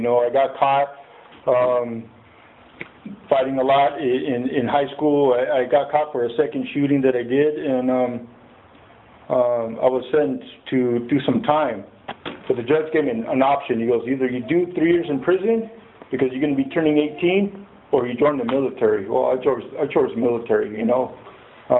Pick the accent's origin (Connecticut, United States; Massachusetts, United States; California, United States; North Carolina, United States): California, United States; Santa Maria; I was born here in Santa Maria, okay? And I went to school at Oakley School, and I went to El Camino, and I went to Santa Maria High.